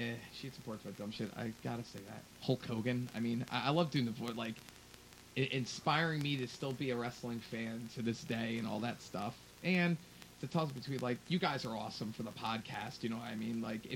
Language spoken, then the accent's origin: English; Derby, Connecticut, United States; born there; I was born in Derby.